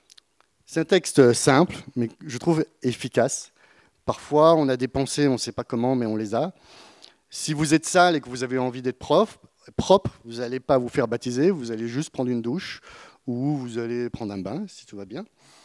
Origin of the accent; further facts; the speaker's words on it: France; Je ne sais pas en tant que Français, mais j'aime pas dire ça, mais bon.